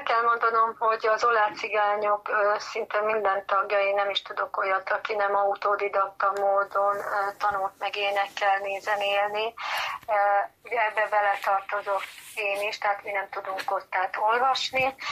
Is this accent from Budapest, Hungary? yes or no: yes; Budapest, Hungary; És az, hogy én budapesti vagyok, azt gondolom ez esetben mindegy